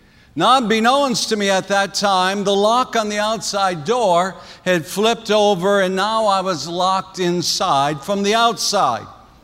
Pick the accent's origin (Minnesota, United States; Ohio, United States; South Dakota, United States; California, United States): South Dakota, United States; growing up in South Dakota